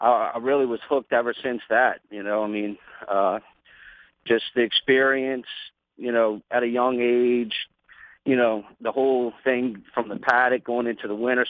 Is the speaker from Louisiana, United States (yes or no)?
yes; New Orleans, Louisiana, United States; born there; He ran for mayor, actually, the year I was born in New Orleans, finishing second in the runoff.